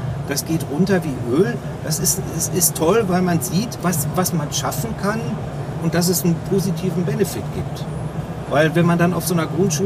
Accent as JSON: {"language": "German", "region": "North Rhine-Westphalia", "country": "Germany", "said": "Ich komme aus der Region"}